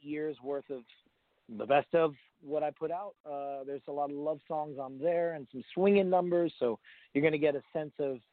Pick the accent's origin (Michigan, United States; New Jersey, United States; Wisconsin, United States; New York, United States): New York, United States; Well, I grew up on Long Island, but I'm a Jersey boy at heart.